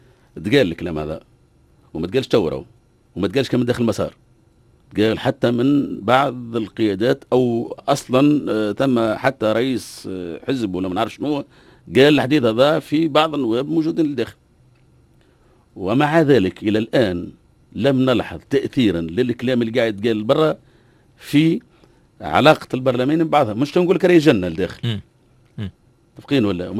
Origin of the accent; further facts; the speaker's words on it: interior regions, Tunisia; احنا كنا ولاد تونس من الجهات الداخليه